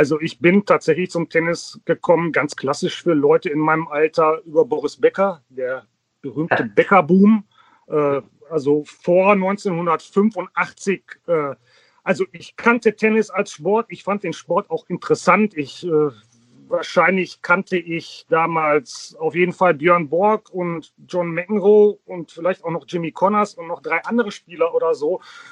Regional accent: Förde, Germany; also born or lived in Duisburg; Ich bin in Duisburg geboren, aber mit meinen Eltern zusammen schon 1975, also als ich ungefähr 2 war, hier nach Förde gezogen.

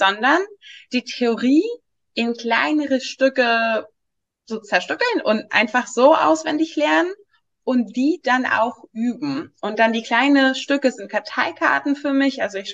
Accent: Greece; moved away as an adult; now in Berlin, Germany; ich komme aus Griechenland und ich dachte, als ich gezogen, nach Berlin gezogen bin

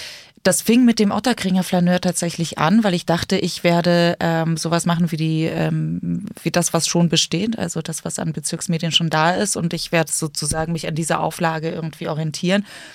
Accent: Hamburg, Germany; ich komme aus Hamburg, deswegen kenne ich es dort.

